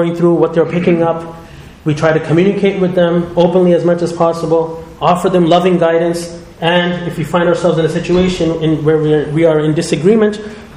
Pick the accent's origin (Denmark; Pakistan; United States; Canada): Canada; As Canadian Muslims, sometimes you're made to feel like, oh, we're aliens in this country